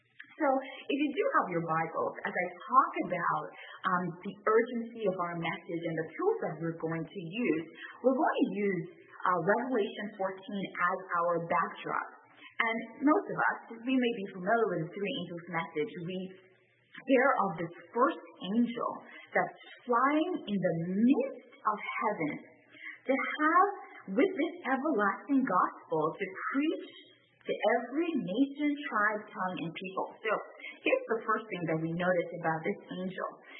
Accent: Bahamas; And I'm from the Bahamas.

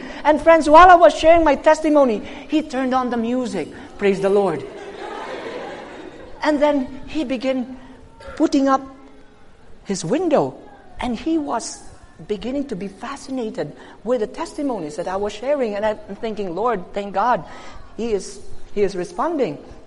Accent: Philippines; I said, I'm from the Philippines.

